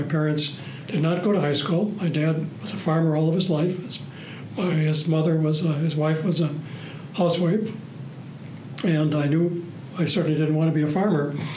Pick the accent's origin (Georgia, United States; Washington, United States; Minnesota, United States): Minnesota, United States; Vasa; I grew up on a farm between Red Wing and Cannon Falls in Goodhue County, a little Swedish-American community called Vasa, V-A-S-A